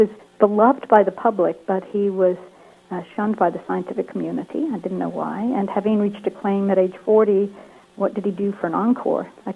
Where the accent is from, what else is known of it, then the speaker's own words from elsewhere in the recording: Kingsport, Tennessee, United States; When I was a child growing up in Kingsport, Tennessee, it was prior to the polio vaccine era.